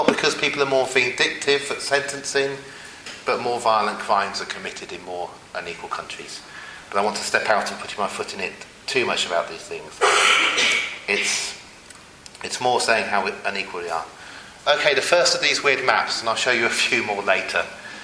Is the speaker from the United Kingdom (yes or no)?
yes; Oxford, South East England, United Kingdom; moved away as an adult; growing up in Oxford as a child. I left Oxford 30 years ago and I've just come back to it.